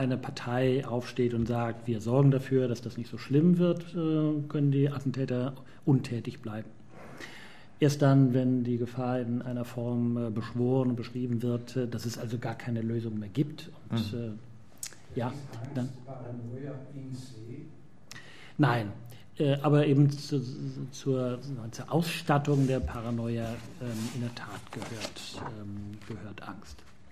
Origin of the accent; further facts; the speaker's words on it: Germany; Ich meine, ich komme eben aus Deutschland.